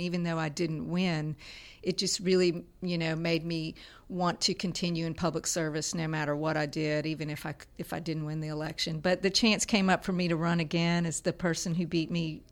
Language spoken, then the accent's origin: English; Lafayette, Louisiana, United States; And so after he got out of the Navy, we moved to Lafayette